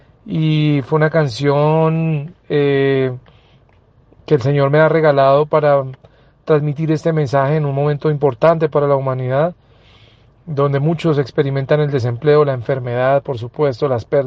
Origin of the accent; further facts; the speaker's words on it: Colombia; soy cantautor católico, colombiano y predicador